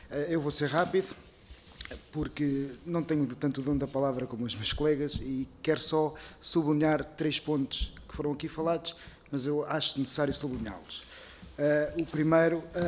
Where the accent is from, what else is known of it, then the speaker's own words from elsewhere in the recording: Lisbon, Portugal; eu cresci nos Olivais, ao pé do aeroporto